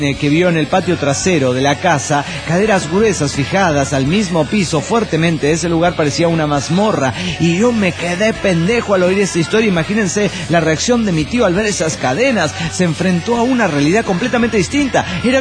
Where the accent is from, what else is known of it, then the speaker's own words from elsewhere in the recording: Monterrey, Nuevo León, Mexico; born there; now in Guadalupe, Mexico; no vivo en Monterrey, como he creído toda mi larga vida. De ver en Google Maps hace unos días, resulta que vivo en Guadalupe, pero nací en Monterrey.